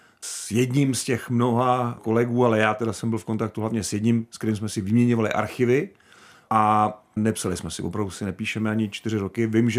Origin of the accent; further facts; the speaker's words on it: Prague, Czechia; já jsem vyrůstal nedaleko odtud na Vinohradech